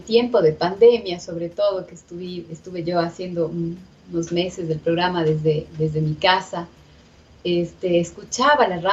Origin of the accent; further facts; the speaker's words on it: Machala, El Oro, Ecuador; born there; Yo no soy de Cuenca. Yo nací en Machala. Mis abuelos son sarumeños, de Loja. Vivieron en Machala después. Mi mami también lojana, sarumeña.